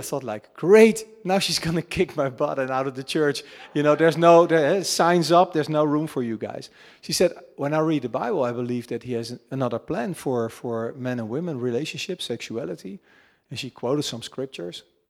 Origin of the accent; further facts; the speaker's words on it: Netherlands; You know, I grew up in the Netherlands, so we do celebrate Christmas and we do celebrate Easter.